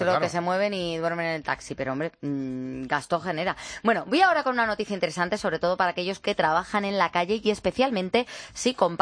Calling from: Lorca, Region of Murcia, Spain; soy de Lorca, Murcia.

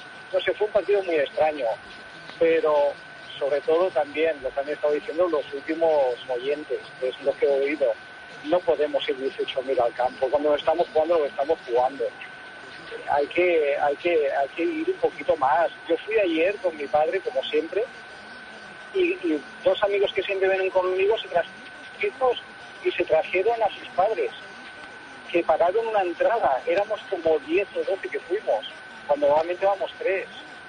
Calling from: Badalona, Catalonia, Spain; de Badalona.

